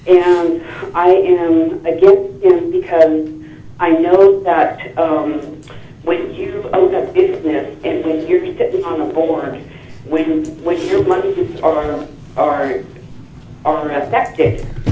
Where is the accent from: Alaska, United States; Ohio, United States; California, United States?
Alaska, United States; Sitka; born there; I am Alaska Native. I am one half Klinkit. My father is from the Eagle Wolf tribe, the Shongukati. I was born in Sitka, Alaska on July 4th.